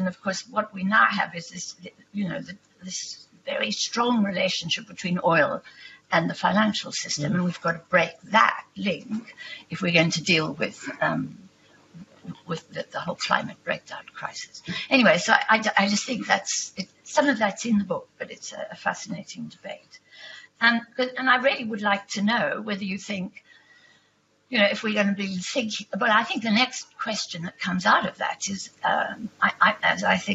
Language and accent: English; South Africa; I'm a South African